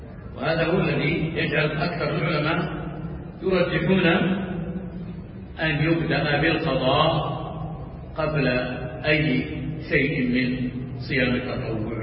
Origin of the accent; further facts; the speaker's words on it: Saudi Arabia; كما هو حال بلادنا المملكة العربية السعودية ولله الحمد منه التي قامت على هذا الأساس المتين